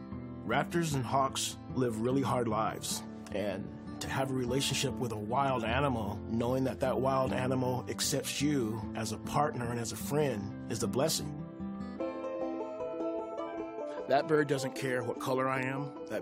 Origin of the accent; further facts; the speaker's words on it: Riverside, California, United States; I grew up in Riverside, California. I had two brothers and three sisters.